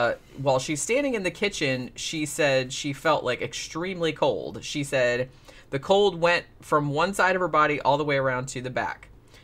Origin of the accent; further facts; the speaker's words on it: Florida, United States; I'm from Florida.